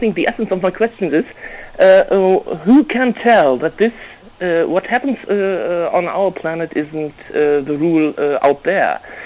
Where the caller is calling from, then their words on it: Germany; English is a second language; I'm calling from Germany.